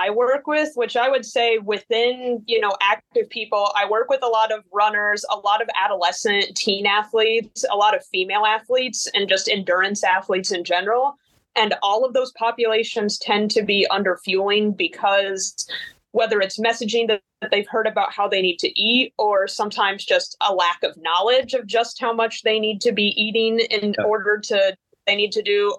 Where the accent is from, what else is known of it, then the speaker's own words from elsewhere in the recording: Peoria, Illinois, United States; now in Kenosha, United States; I did my clinical dietitian training at OSF St. Francis Medical Center in my hometown of Peoria